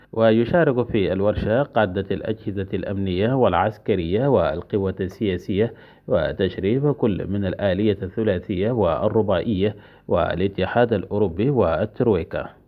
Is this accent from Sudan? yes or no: yes; Sudan; إننا كسودانيين وطنيين مقتنعين إن هذا الأمر إذا لم نجد فيه المصلحة للبلد